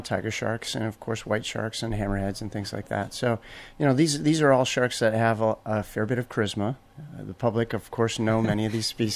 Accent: Martha's Vineyard, Massachusetts, United States; Well, I grew up in Martha's Vineyard, so there was nothing to do but fish and dive.

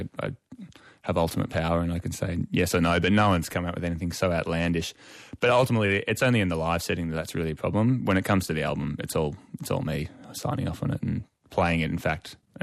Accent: Australia; I mean, I am Australian. It makes sense.

